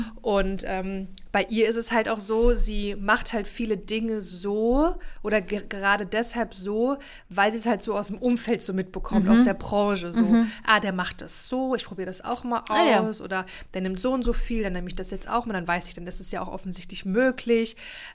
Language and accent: German; East Germany, Germany; Also ich komme hier aus einer Niedriglohnregion, ich komme hier aus Ostdeutschland